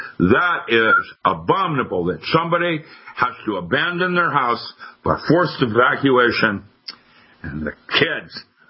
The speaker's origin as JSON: {"language": "English", "town": "Seattle", "region": "Washington", "country": "United States", "tie": "born or raised there", "said": "When I lived in Seattle, when I grew up in Seattle, Boeing was so large"}